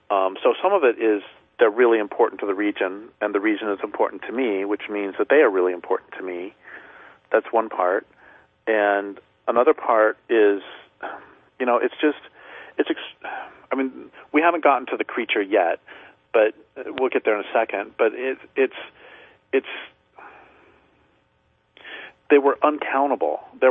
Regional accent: Colorado, United States; moved away; and I grew up in Colorado, and I guess I didn't realize how very much I loved trees until I left the Great Plains State.

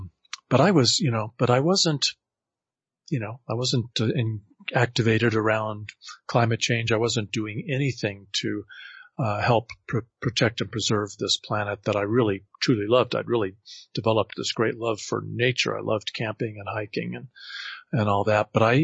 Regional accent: Colorado Springs, Colorado, United States; figured maybe a limited water supply might actually cause a rational thought in the American West and in my hometown of Colorado Springs.

